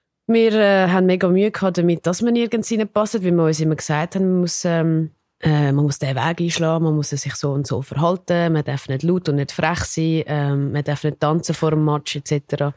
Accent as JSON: {"language": "German", "country": "France", "lives_now": "Switzerland", "said": "ich bin ja aus Frankreich gekommen"}